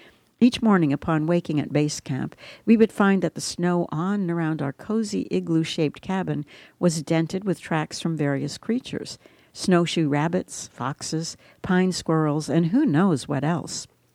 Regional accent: Oregon, United States; In my home state of Oregon lives a little butterfly called the Fender's Blue.

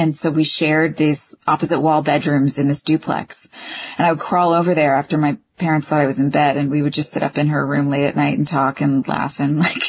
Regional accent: Texas, United States; but the South is so in my bones. And so much of that came from growing up in Texas around the country music and the football and the manners

